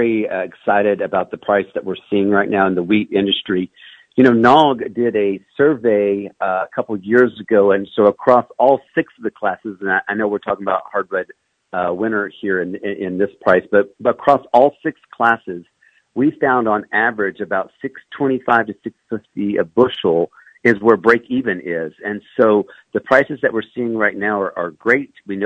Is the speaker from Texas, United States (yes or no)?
yes; Dumas, Texas, United States; I really like knowing that it broadcasts back to my hometown in Dumas because my mom gets phone calls every now and then when I'm on your program.